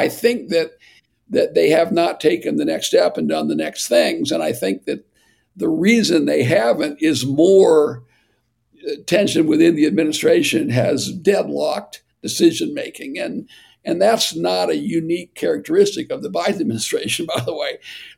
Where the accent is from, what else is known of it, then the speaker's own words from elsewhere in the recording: Ashtabula, Ohio, United States; some guy in Ashtabula, Ohio, my hometown, and no longer has a job